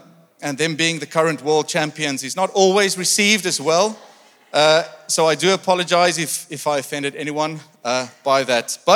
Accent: South Africa; now in United Kingdom; I'm from South Africa originally, and I now live in the UK.

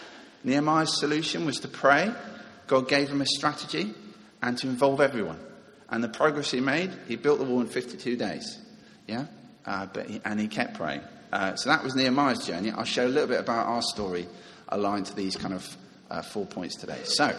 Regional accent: Richmond, London, United Kingdom; I was born and bred in Richmond, so I love this local community.

